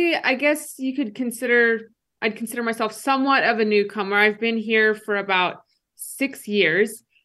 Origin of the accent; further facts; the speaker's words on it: Tempe, Arizona, United States; now in Boise, United States; I'm originally from Tempe, Arizona, and everything's very like, you know, new buildings, like just new builds.